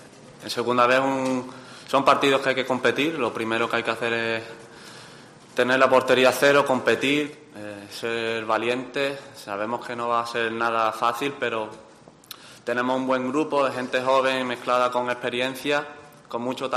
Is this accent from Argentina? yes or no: no; Andalusia, Spain; Como andaluz es un orgullo